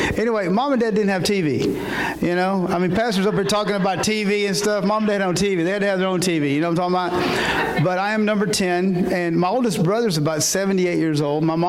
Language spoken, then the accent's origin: English; Vernon, Texas, United States; So I'm originally from Vernon, Texas, born and raised, and I'm a redneck Mexican.